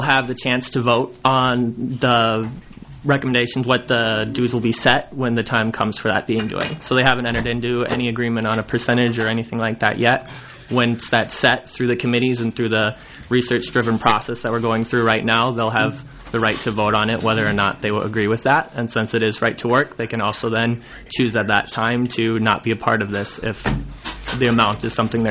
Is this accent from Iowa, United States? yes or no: no; Oak Grove, Minnesota, United States; I'm from Oak Grove, Minnesota